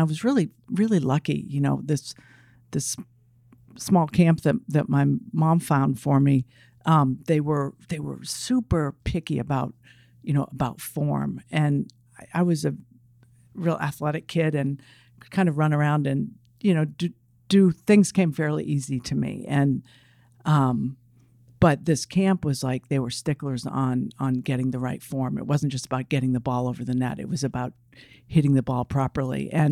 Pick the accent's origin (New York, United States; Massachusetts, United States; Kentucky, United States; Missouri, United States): Massachusetts, United States; Boston; So yeah, growing up in Boston, yeah, I was a tomboy. I was always kind of running around and loved sports, just loved to move. And my dad was a professional baseball player